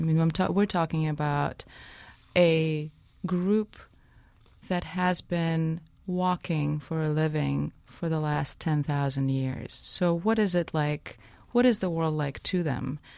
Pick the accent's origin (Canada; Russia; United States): Russia; I grew up in the global south, but I grew up in the Soviet Union, so my global south was very far north at the 60th parallel.